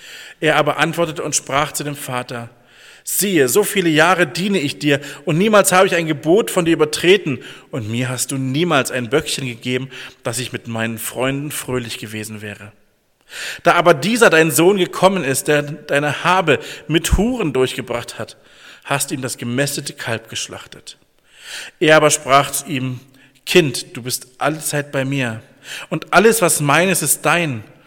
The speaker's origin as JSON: {"language": "German", "town": "Dillenburg", "region": "Hesse", "country": "Germany", "said": "ich komme aus Dillenburg-Manderbach. Bin dort verheiratet mit Julia."}